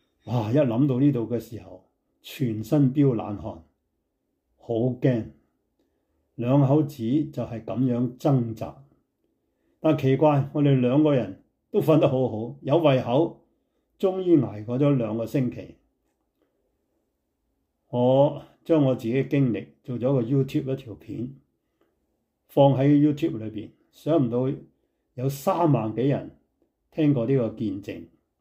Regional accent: Hong Kong; now in San Francisco, United States; 我们从香港来的

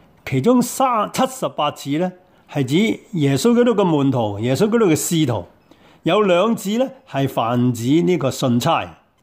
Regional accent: China; 所以他是代表神所讲的，就好像我们中国说圣旨驾到回避

